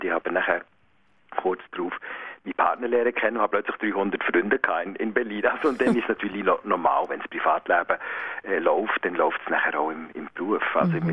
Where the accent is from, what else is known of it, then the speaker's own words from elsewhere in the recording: Bern, Switzerland; also born or lived in Basel; Da hatte ich als Berner schon die Schwierigkeiten gehabt mit der Sprechgeschwindigkeit.